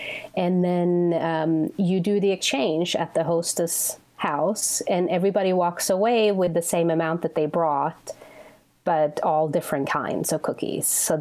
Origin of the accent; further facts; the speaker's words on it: Sweden; English is a second language; Well, I think back home, so when I was growing up, and well, still too, but the winters are very long.